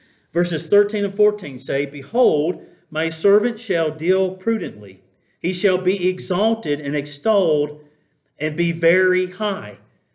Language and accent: English; the South, United States; accent: southern; I didn't say soldiers in my southern accent